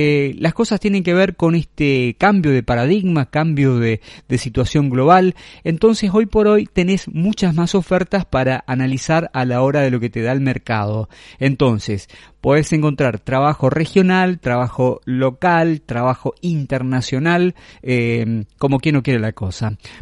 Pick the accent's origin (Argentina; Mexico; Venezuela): Argentina; Corrientes; estamos en la ciudad de Corrientes, capital, mi ciudad natal, donde todavía comparto las tranquilidades de la siesta